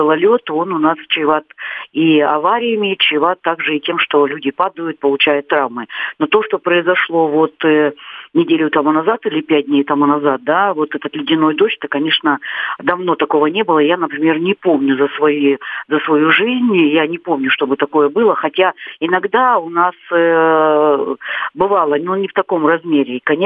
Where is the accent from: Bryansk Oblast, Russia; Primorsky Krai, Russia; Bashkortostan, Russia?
Primorsky Krai, Russia; я сама родилась в Приморском крае, я там заканчивала школу, заканчивала институт, где там очень долго жила.